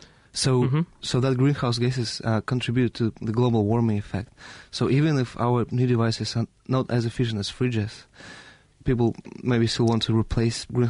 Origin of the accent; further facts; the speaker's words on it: Russia; English is a second language; Yes, I'm from Russia.